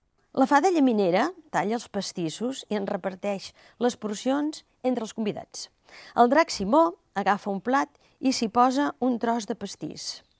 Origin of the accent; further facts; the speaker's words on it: La Garriga, Catalonia, Spain; vinc de la Garriga i estic encantada, evidentment, d'estar aquí